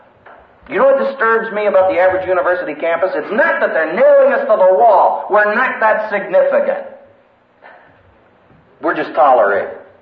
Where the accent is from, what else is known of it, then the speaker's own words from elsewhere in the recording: India; And as an Indian, what an experience. We had a pastor's conference outside of the state of Assam, one of the communist-controlled states